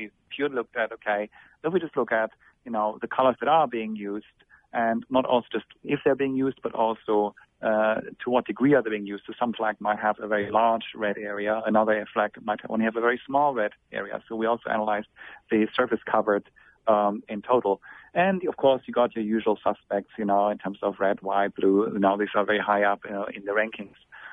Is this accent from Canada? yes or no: no; Germany; as I'm originally from Germany, and I always thought that the German flag was particularly weird